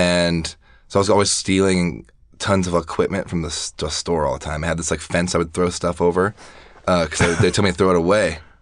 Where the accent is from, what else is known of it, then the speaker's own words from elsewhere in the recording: Portland, Oregon, United States; Yeah, we're all from Portland originally. Yeah, went to the biggest high school in the state.